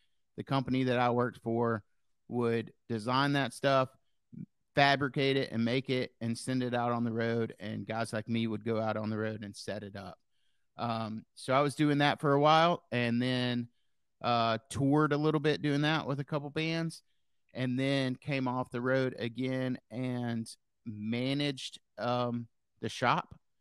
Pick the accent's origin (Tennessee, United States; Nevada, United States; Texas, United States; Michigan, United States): Tennessee, United States; Nashville; also born or lived in Minnesota; I'm from Nashville, and we moved to Minnesota. So that was like another rebirth and a start over. And we lived there for about 3 years, and it was way too cold. So now we moved back to Nashville